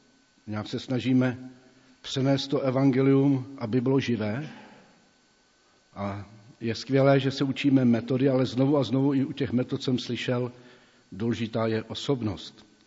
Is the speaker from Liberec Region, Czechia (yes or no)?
no; Zlín, Zlín Region, Czechia; protože jsem vyrůstal v besídce ve Zlíně